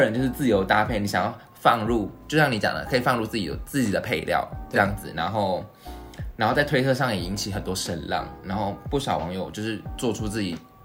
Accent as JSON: {"language": "Chinese", "country": "Taiwan", "said": "这就是对我们台湾人来讲就是馒头啊，就是馒头。"}